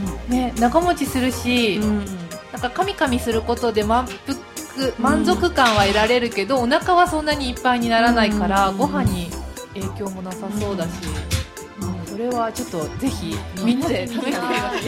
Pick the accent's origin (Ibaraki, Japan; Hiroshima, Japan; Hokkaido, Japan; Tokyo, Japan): Ibaraki, Japan; あの私の出身の茨城県の特産品なんですけど